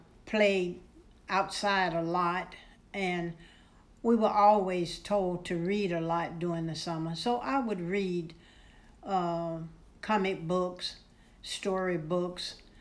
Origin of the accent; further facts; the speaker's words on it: Birmingham, Alabama, United States; I grew up in Birmingham, Alabama, and I attended school, elementary and high school there.